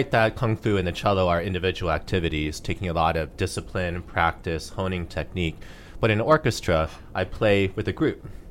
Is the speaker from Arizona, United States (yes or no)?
no; California, United States; also born or lived in Canada; I grew up in Canada and Orange County, California.